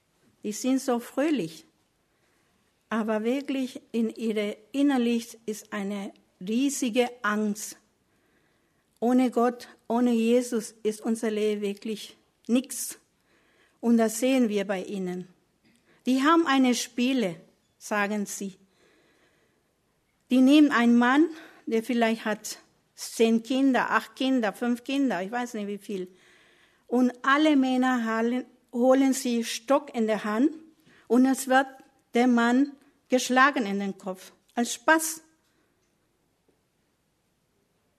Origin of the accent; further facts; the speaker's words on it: Paraguay; born there; German is a second language; Ja, ich bin in Paraguay geboren.